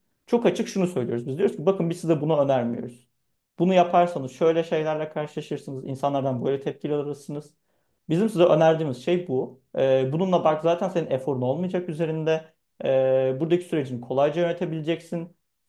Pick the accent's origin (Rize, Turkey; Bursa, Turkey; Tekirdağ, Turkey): Bursa, Turkey; işte ben Bursalıyım. Ailemin yanına gidiyorum sürekli.